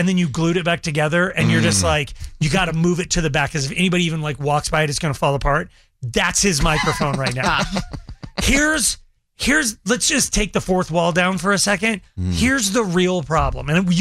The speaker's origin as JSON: {"language": "English", "region": "Iowa", "country": "United States", "said": "I'm from Iowa."}